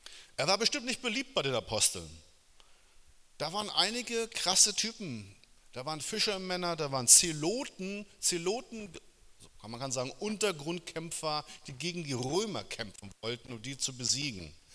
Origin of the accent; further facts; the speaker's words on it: Northern Germany, Germany; einen großen Männerkreis, den ich seit Jahren schon leite in der Kirche, wo ich herkomme, aus Norddeutschland.